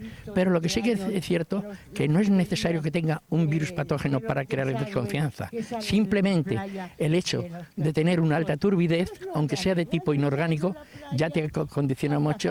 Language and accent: Spanish; Madrid, Community of Madrid, Spain; also born or lived in Segovia; Soy de Segovia, pero he vivido siempre en Madrid, estudié en Madrid, le diré que soy ingeniero químico y que me he venido aquí a pasar los últimos 13 años de mi vida. Con los 70 que tengo